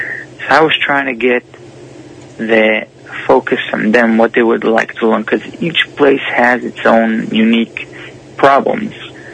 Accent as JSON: {"language": "English", "country": "United States", "lives_now": "Israel", "said": "So me as an American citizen, that I was on the front line in Israel and was able to see it all"}